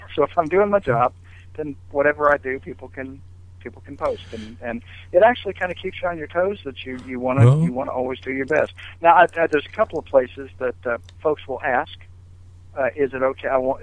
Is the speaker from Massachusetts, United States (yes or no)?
no; Missouri, United States; you know, I'm from Missouri originally, and they asked me to go play that Missouri show, and so I've got a bunch of relatives coming up from the Ozarks, which is very cool.